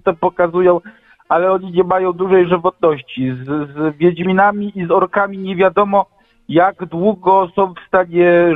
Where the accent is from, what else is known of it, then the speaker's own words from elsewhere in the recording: Silesian Voivodeship, Poland; bo ja ze Śląska jestem